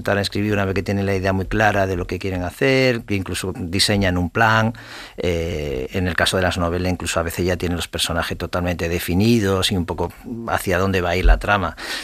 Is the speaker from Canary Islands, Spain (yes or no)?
no; La Palma del Condado, Andalusia, Spain; born there; Sí, bueno, yo nací muy cerca de Huelva, en un pueblo, La Palma del Condado